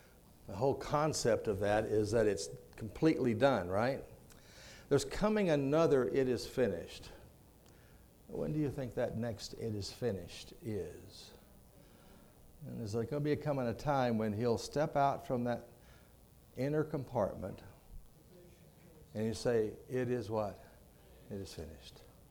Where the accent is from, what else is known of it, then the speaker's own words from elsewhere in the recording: Texas, United States; By the way, I'm from Texas. I just want to let you get that done and over with right up front.